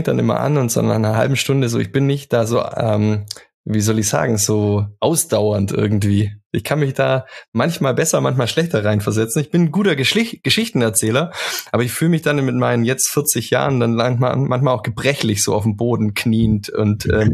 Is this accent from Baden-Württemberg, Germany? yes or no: yes; Baden-Württemberg, Germany; Ich habe mit 17 die Realschule abgeschlossen und bin dann halt ganz normal, wie so, was man so als Schwabe macht, gleich Ausbildung als Maschinenbediener, Zerspannungsmechaniker damals.